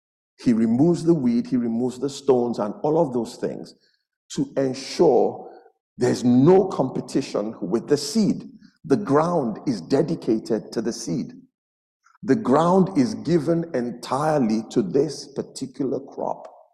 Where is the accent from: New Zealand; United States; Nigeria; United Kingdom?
Nigeria; I come from Nigeria.